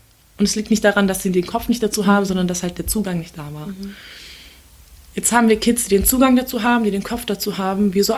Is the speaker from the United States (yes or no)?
no; Turkey; now in Germany; Also ich als Türkin in Deutschland